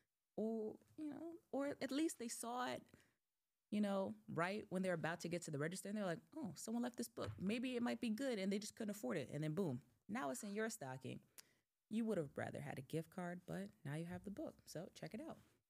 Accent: New York, United States; It's my right as a human being, as an American, as a New Yorker, to go to my library and borrow a book.

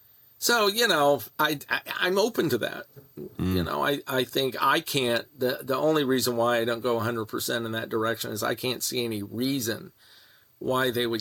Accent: Virginia, United States; I mean, I grew up in Virginia country, and I did have an NRA card at one point.

